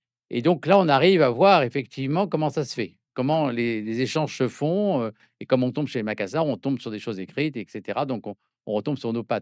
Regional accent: New Caledonia; si vous suivez l'actualité et que vous voyez ce qui se passe par exemple chez moi en Nouvelle-Calédonie

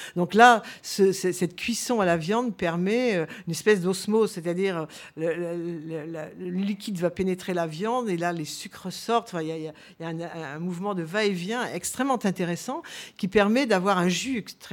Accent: South-West France, France; qu'elle soit faite par chez nous dans le Sud-Ouest

